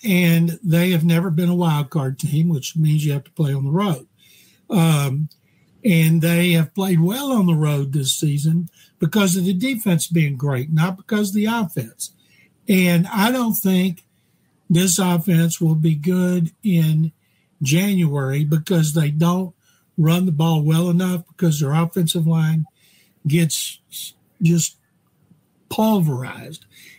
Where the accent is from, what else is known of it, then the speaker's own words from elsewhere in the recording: Texas, United States; I want all the Texas teams to win. I'm a Texan.